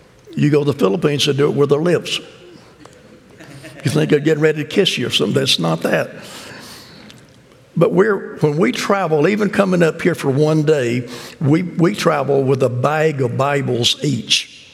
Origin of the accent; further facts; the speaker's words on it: South Carolina, United States; I told you we grew up in South Carolina, so backward and hillbilly.